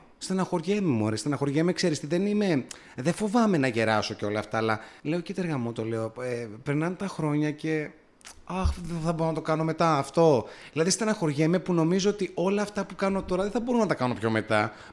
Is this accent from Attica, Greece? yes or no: yes; Nikaia, Attica, Greece; Γεννήθηκα στη Νίκαια. Και μεγάλωσα συγκεκριμένα στα νεόκτιστα Σποπύργου.